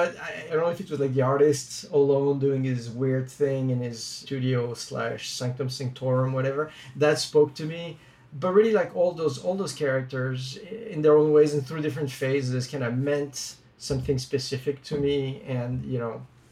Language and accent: English; France; I grew up in France